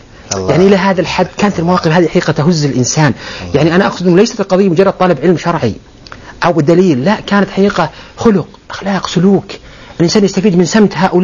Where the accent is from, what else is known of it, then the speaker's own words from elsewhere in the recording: Al-Qassim, Saudi Arabia; لما انتقلت ورجعت للقصيم قبل الانتقال للجامعة، كنت بعض الأحيان أحضر عند الشيخ محمد رحمه الله في المنطقة عندنا في القصيم